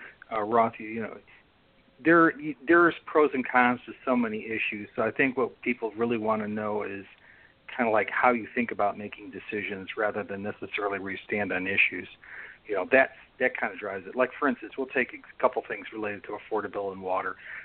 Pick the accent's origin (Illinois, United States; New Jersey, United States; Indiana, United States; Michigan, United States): Illinois, United States; Chicago; And I come from Chicago, so I know about wide shoulders and how they improve safety